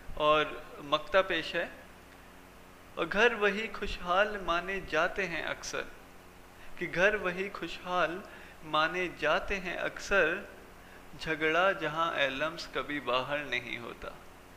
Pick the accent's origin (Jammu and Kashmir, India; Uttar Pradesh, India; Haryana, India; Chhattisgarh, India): Uttar Pradesh, India; Agra; और मैं आगरा से हूँ।